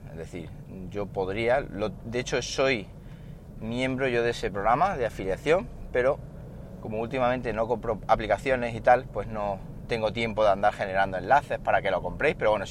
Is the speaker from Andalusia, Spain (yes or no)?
yes; Siles, Andalusia, Spain; por ejemplo Beas de Segura o Arroyo de los Jancos, que son dos pueblos que están cerca de Siles, de mi pueblo.